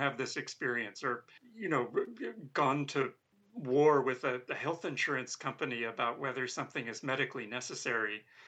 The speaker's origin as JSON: {"language": "English", "region": "New York", "country": "United States", "tie": "born or raised there", "said": "And for a teenage boy growing up in New York in that time, that revelation rang strangely true."}